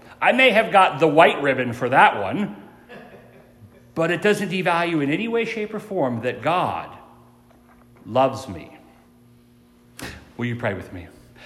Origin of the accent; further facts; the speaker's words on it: Ashland, Ohio, United States; I went to a private Christian school growing up in Ashland, Ohio.